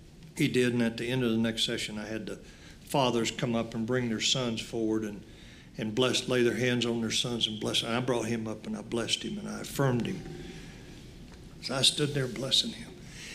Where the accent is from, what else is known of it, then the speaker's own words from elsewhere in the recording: North Carolina, United States; I grew up in the Marine Corps, whether you know it or not. I grew up around Cherry Point Marine Air Station. My dad was there for 32 years.